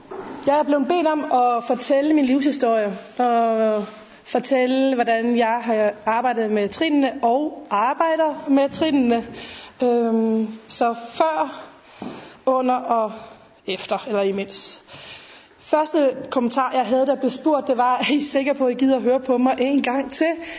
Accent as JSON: {"language": "Danish", "region": "Jutland", "country": "Denmark", "tie": "born there", "said": "Jeg er født i 71 i Jylland på en gård, og det vil så sige, at jeg er 40, bliver 41 på lørdag, næste lørdag. Og jeg er den ældste."}